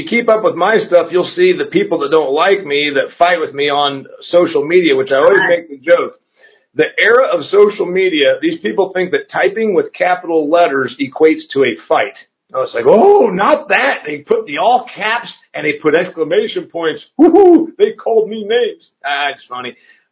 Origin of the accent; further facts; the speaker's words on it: Indiana, United States; I'm going back to my home state of Indiana.